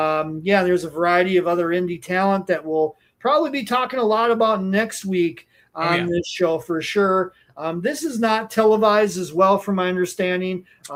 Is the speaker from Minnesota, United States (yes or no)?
yes; Mankato, Minnesota, United States; Even in my hometown, Mankato, they've had an event down here before as well.